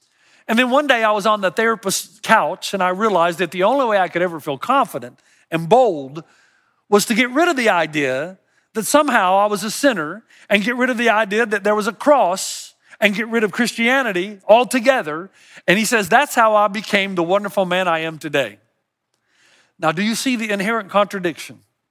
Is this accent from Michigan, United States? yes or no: no; Tennessee, United States; I remember playing a game when we were growing up in Tennessee